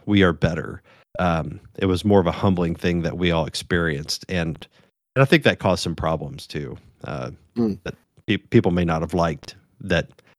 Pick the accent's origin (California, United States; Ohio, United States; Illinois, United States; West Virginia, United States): West Virginia, United States; It's like, yeah, I'm from West Virginia. This is that my family is, you know, from, you know, they're country folks